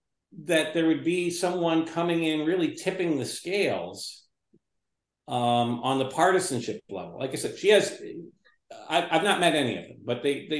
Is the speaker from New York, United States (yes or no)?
no; Skokie, Illinois, United States; I grew up in the Niles Township area, Skokie, Morton Grove. Went to Niles North back when we played Lake Forest in the North Suburban Conference in the 80s, Scoo.